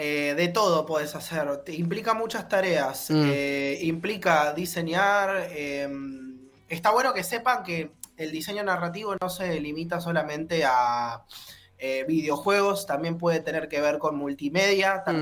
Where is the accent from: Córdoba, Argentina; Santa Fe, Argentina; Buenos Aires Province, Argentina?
Buenos Aires Province, Argentina; Bahía Blanca; y yo que soy de Bahía Blanca